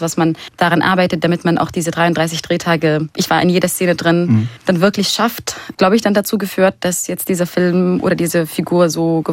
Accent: Syria; German is a second language; moved away as an adult; now in Germany; weil ich bin ja in Syrien geboren und aufgewachsen. Ich bin erst mit 19 nach Deutschland gekommen

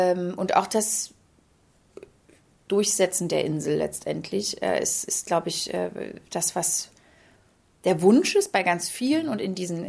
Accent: Berlin, Germany; der Urst, wie ich ihn als Berliner nenne.

